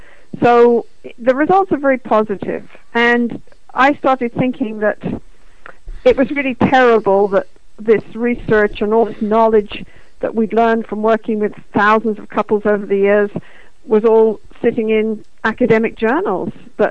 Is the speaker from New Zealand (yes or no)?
no; United Kingdom; I'm British originally